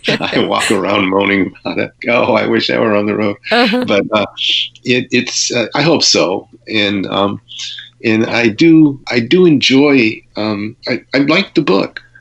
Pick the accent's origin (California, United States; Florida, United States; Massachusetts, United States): Massachusetts, United States; Provincetown; I remember growing up in Provincetown